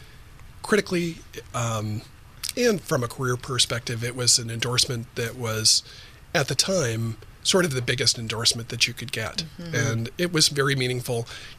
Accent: California, United States; I had loved Zinfandel going back years, you know, growing up in Sonoma County, cut my teeth on Zinfandel.

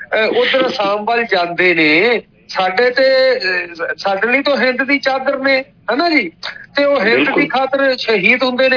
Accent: Punjab, India; ਅਸੀਂ ਪੰਜਾਬੀ ਹਾਂ ਬਈ।

